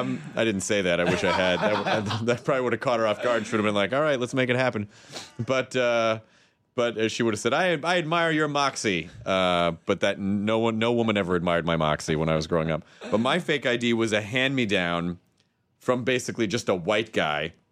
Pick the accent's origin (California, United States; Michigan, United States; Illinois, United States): California, United States; Santa Rosa; I'm from Santa Rosa, California. I come in here all the time.